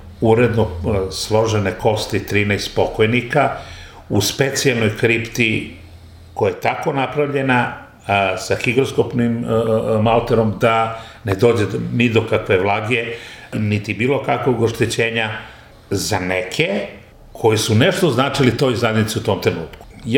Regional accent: Serbia; Kao da oni imaju neku nacionalnu svest veću od naša, mi smo kao Srbi, narod nebeski.

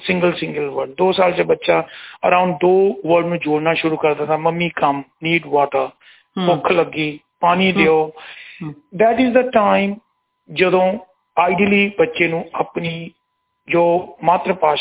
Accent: Moga, Punjab, India; also born or lived in Uttar Pradesh / Lucknow / Saudi Arabia; ਪੰਜਾਬੀ ਮੈਂ ਸਿੱਖੀ ਸੀ from the birth, I born in Moga, ਤਾਂ ਮੈਂ ਉੱਥੇ ਪੈਦਾ ਹੋਇਆ ਤੇ ਮੈਨੇ ਪੰਜਾਬੀ ਆਪਣੇ ਘਰ ਚ ਬੋਲਣੀ ਸਿੱਖੀ ਸਾਰੇ ਪੜੋਸੀਆਂ ਦੇ ਨਾਲ, ਦੋਸਤਾਂ ਦੇ ਨਾਲ। ਫਿਰ ਆਪਾਂ ਗਏ ਯੂਪੀ ਚ, ਗਏ ਹਿੰਦੀ ਸਿੱਖੀ, ਲਖਨਊ ਚ ਮੈਂ ਗਿਆ ਉਰਦੂ ਸਿੱਖੀ, ਮੈਂ ਸਾਊਦੀ ਅਰੇਬੀਆ ਚ ਕੰਮ ਕੀਤਾ ਉੱਥੇ ਮੈਂ ਅਰਬੀ ਸਿੱਖੀ।

